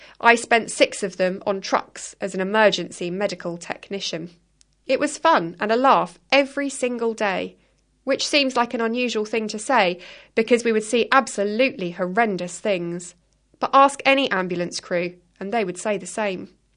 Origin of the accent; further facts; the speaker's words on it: India; moved away as an adult; now in United Kingdom; I moved from India to the UK in 1991 to further develop my career. I'd trained as an occupational therapist in India and applied to the UK, America and Singapore.